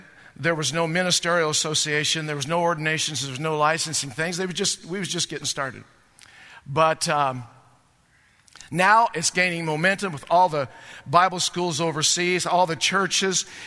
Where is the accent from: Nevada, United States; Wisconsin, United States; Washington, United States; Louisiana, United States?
Washington, United States; Spokane; You know, we're from Spokane, and it's quite a ways from here.